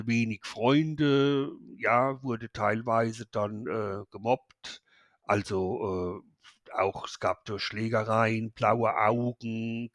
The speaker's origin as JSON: {"language": "German", "town": "Ludwigshafen", "region": "Rhineland-Palatinate", "country": "Germany", "tie": "born or raised there", "said": "Ich bin dann bei meinen Eltern, leiblichen Eltern aufgewachsen. Aufgewachsen in der Perle der Südpfalz, Ludwigshafen."}